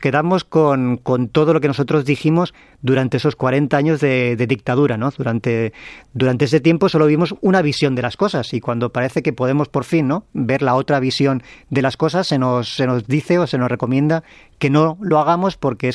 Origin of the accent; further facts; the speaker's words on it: Valencian Community, Spain; y yo somos valencianos, en nuestra comunidad